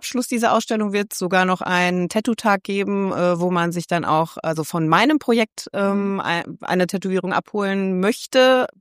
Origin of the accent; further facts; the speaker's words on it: Gelsenkirchen, North Rhine-Westphalia, Germany; ich bin tatsächlich in Gelsenkirchen geboren und aufgewachsen und wohne da auch immer noch und ich wohne da sehr, sehr gerne